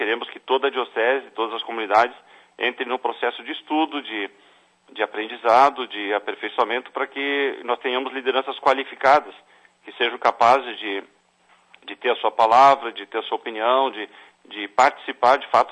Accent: Charqueadas, Rio Grande do Sul, Brazil; Eu tenho uma experiência de origem da minha fé católica lá na minha cidade de Charqueadas

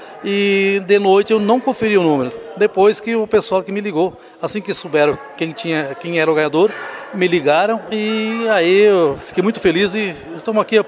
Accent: Caseiros, Rio Grande do Sul, Brazil; born there; Eu nasci em Caseiros.

